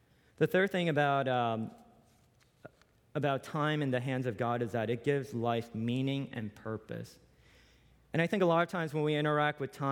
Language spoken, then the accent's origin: English; Long Island, New York, United States; now in California, United States; I grew up in Long Island, New York, and so oftentimes I would go, well, every Sunday and during the weekday, we would go to church in New Jersey, and we would drive in through the city.